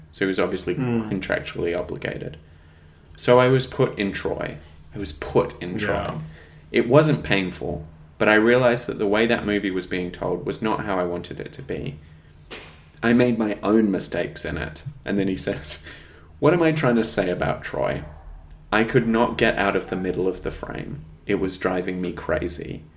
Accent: United Kingdom; I'm British.

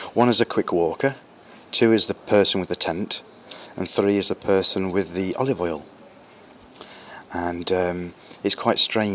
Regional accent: England, United Kingdom; I've got a reputation for being that English guy with the oil.

